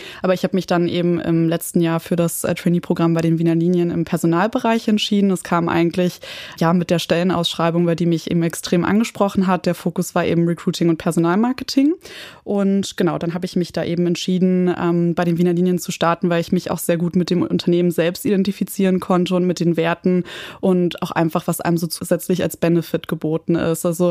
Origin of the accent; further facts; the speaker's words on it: Berlin, Germany; moved away as an adult; also born or lived in Passau; ich komme ursprünglich aus Berlin, bin da aufgewachsen und dann für mein Bachelorstudium nach Passau gezogen.